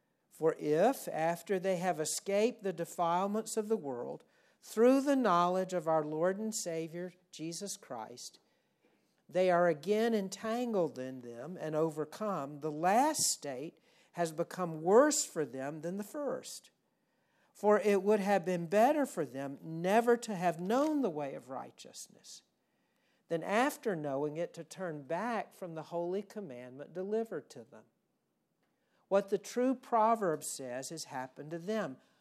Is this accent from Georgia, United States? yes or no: yes; Atlanta, Georgia, United States; When I was growing up in Atlanta, it didn't snow a lot, but often it would ice in the winter.